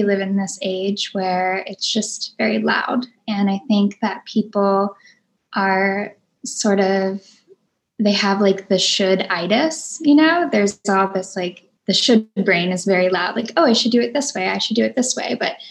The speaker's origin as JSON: {"language": "English", "town": "New Orleans", "region": "Louisiana", "country": "United States", "tie": "born or raised there", "also_born_or_lived": "Florida / Mississippi", "said": "But growing up in New Orleans definitely made a huge imprint in my life as well"}